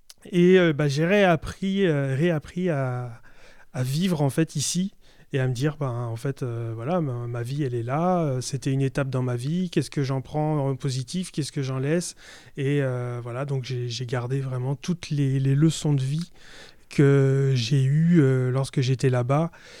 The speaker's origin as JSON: {"language": "French", "country": "France", "said": "c'est pour nous, en tant que Français, c'est des choses qui sont naturelles pour nous"}